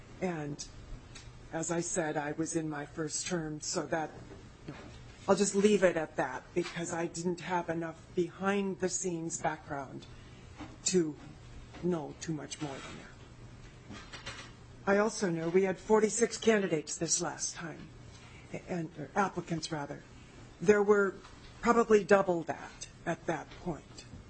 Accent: Fergus Falls, Minnesota, United States; and yes, I am from Fergus Falls

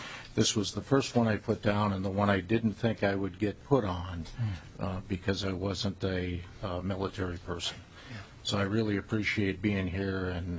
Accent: Minnesota, United States; I'm from District 9A, which is in north central Minnesota, southern Cass County, Todd and Wadena County.

